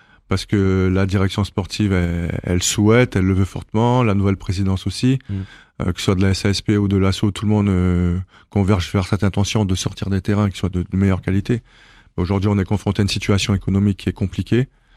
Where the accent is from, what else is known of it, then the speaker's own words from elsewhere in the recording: French Guiana; Moi, je suis originaire d'Amérique du Sud, en Guyane.